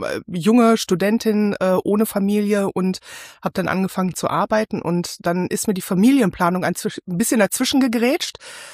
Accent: Brakel, North Rhine-Westphalia, Germany; Also prinzipiell bin ich nicht immer im Ruhrgebiet ansässig gewesen. Ich komme ursprünglich aus Ostwestfalen und habe da in einem relativ kleinen Ort, in einer kleinen Stadt Brakel, bin ich aufgewachsen und habe da sehr viel von Natur und Umwelt halt mitbekommen.

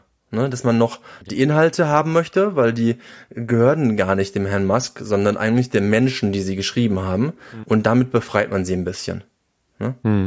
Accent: Cologne, North Rhine-Westphalia, Germany; für mich als Kölner

